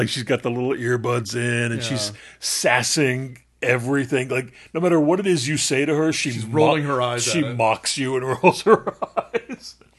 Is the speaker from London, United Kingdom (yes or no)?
no; Scotland, United Kingdom; I'm Scottish.